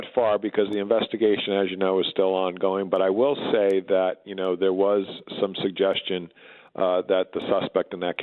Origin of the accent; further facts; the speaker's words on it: Massachusetts, United States; you know, I grew up in Massachusetts, as you know.